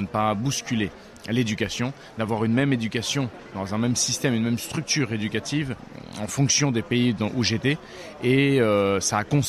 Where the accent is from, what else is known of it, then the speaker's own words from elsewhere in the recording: Paris, Île-de-France, France; born there; moi je suis né à Paris, mais de deux parents totalement latino-américains.